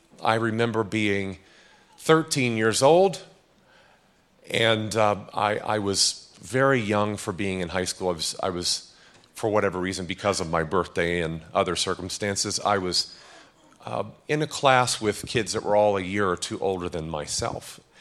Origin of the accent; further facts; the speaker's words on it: Pacific Northwest, United States; And I grew up in the Pacific Northwest, and so cold and damp most of the time, we needed lots of wood.